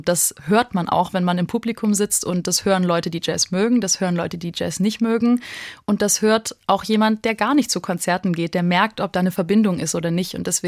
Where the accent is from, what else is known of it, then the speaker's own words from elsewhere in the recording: Baden-Württemberg, Germany; Anne Tschichowski ist ja da auch eine Größe bei uns in Baden-Württemberg